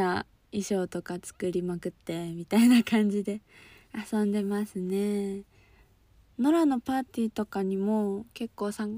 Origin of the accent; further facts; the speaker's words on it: Fukuoka, Japan; 出身地は福岡で新人声優です。